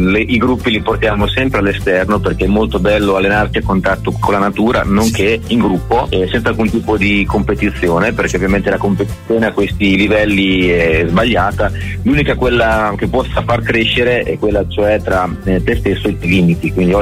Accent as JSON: {"language": "Italian", "town": "Rimini", "region": "Emilia-Romagna", "country": "Italy", "said": "Alla fiera qui, io sono di Rimini"}